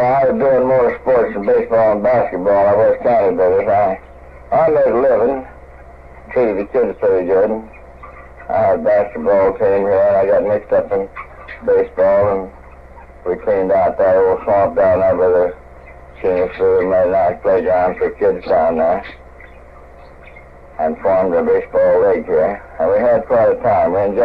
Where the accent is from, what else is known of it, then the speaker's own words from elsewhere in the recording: Albuquerque, New Mexico, United States; born there; moved away as an adult; I was born in 1885 in Albuquerque, New Mexico.